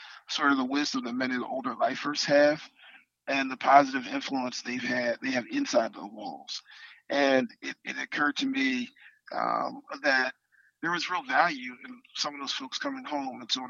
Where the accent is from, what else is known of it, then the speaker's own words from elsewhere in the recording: Philadelphia, Pennsylvania, United States; Well, you know, I'm from North Philadelphia, so I do know people who've been sentenced, and I've visited the prisons throughout my life.